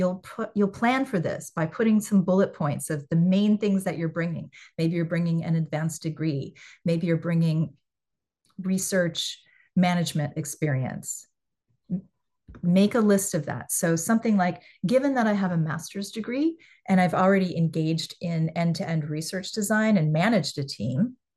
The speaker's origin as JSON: {"language": "English", "town": "Champaign", "region": "Illinois", "country": "United States", "tie": "born or raised there", "said": "it should be more for the same type of position that's offered to you in Champaign-Urbana, my hometown, because the cost of living is half."}